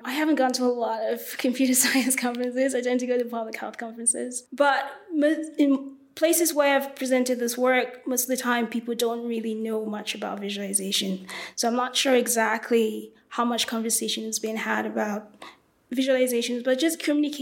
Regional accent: Cameroon; now in United States; Growing up in Cameroon, like I grew up in Cameroon, I didn't know any other African country.

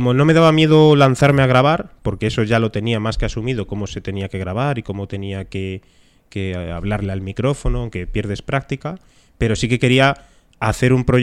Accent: Madrid, Community of Madrid, Spain; yo soy del centro de España, de Madrid, y bueno, he nacido aquí, soy de aquí de toda la vida, claro que sí, tengo 32 años.

